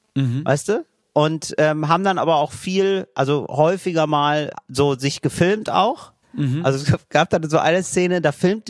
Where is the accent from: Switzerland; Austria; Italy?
Italy; Also da bin ich als Italiener, da blicke ich ja milde auf Deutschland.